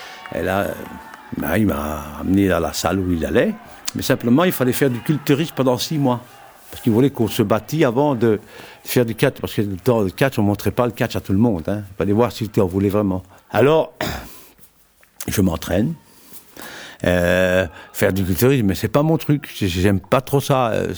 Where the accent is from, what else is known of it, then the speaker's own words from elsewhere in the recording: Liège, Wallonia, Belgium; also born or lived in Hornu; Bon, je suis né à Ornu, au Borinage.